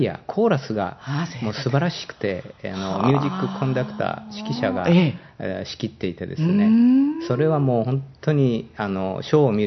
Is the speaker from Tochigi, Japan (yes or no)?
yes; Tochigi, Japan; born there; 私は、栃木県の生まれです。